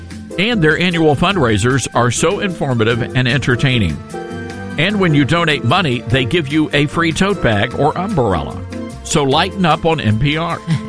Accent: Berkeley, California, United States; from Berkeley.

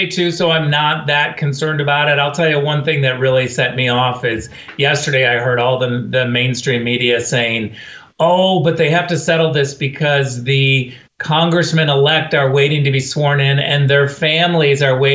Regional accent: California, United States; Look, I'm from California.

